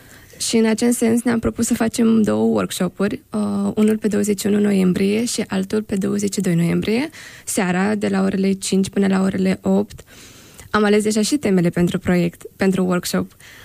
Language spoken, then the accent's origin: Romanian; Bălăsinești, Briceni District, Moldova; now in Suceava, Romania; Raionul Briceni, în satul Bălăsinești.